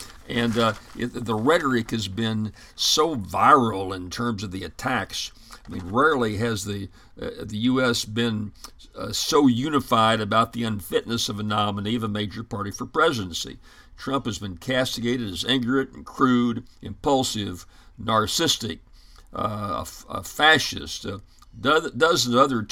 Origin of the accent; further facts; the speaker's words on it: Louisiana, United States; In my home state, Louisiana, we only have the congressional, the federal offices